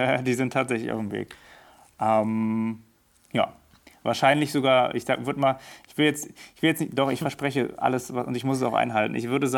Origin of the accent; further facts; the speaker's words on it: Berlin, Germany; Ich bin Berliner, born and raised, geboren in Steglitz, aber dann aufgewachsen in Neukölln. Und ja, jetzt lebe ich in Mitte.